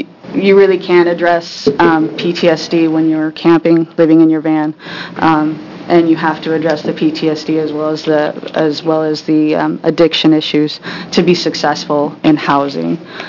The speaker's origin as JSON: {"language": "English", "town": "Eugene", "region": "Oregon", "country": "United States", "said": "I'm from Eugene, Oregon, and I am an Army veteran."}